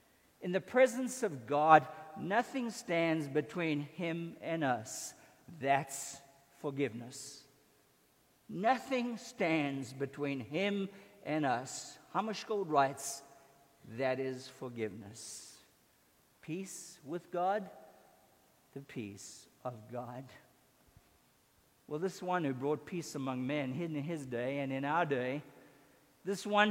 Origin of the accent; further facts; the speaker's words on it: Zimbabwe; He lost his life 500 miles away from where I grew up in Rhodesia, in Ndola.